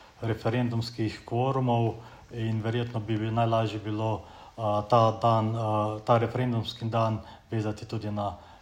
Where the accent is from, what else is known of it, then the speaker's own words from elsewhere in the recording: Lower Sava, Slovenia; prihajam iz Posavja